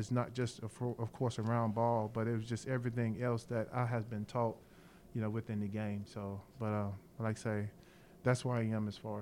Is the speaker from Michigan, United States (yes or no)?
no; Chicago, Illinois, United States; even though I'm from Chicago, I still like New York, you know.